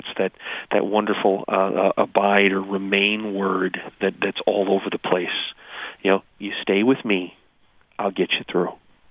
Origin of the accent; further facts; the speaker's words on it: Edwardsville, United States; but I grew up in Edwardsville.